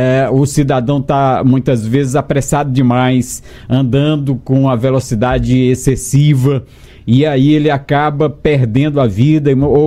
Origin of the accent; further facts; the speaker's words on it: Maranhão, Brazil; Eu lembro que lá na minha região, ali no Médio Sertão Maranhense, quando as estradas eram ruins, tinha menos acidente de quando as estradas ficaram boas.